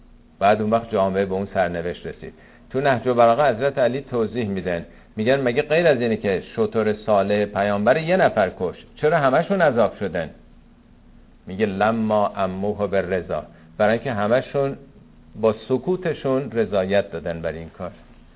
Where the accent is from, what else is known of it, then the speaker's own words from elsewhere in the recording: Iran; ما ایرانی هم عادت کردیم هر چیزی هم تأسیس میشه بالاش می‌نویسیم